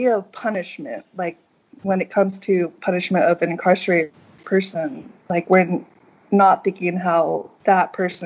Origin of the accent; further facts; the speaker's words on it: United States; In my own community, I'm Cambodian American.